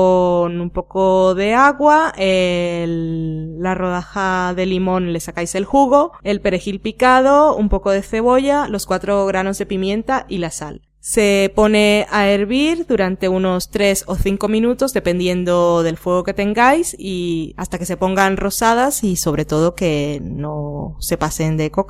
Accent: Riohacha, La Guajira, Colombia; Que yo recuerdo mi infancia en Colombia, en un pueblo que se llama Riohacha.

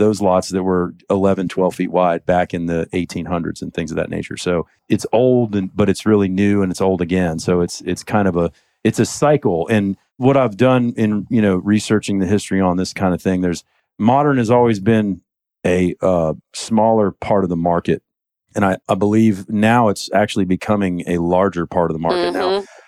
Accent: East Cobb, Georgia, United States; So I'm a Georgia native. I was actually born in Piedmont Hospital. I grew up in East Cobb, went to Walton High School, and then went to Georgia Tech.

